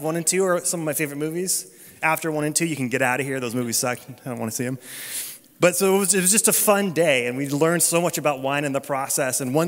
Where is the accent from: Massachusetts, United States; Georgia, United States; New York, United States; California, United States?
California, United States; I grew up in Northern California, so we got Napa and all the cool things.